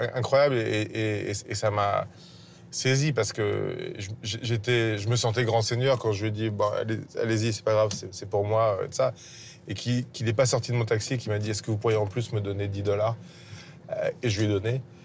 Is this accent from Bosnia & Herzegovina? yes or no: no; France; je suis réalisateur, je suis français, je suis... voilà, privilégié et tout ça.